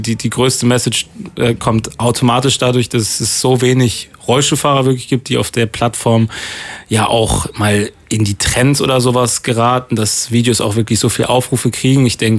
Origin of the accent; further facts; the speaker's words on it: Bonn, North Rhine-Westphalia, Germany; Ja, ich komme aus Bonn, aber...